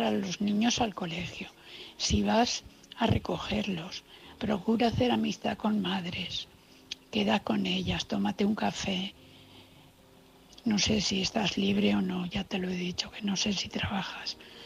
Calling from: Valencia, Valencian Community, Spain; de Valencia.

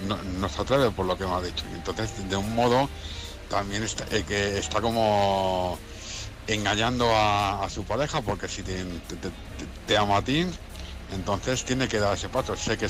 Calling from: Madrid, Community of Madrid, Spain; corresponsal de Madrid.

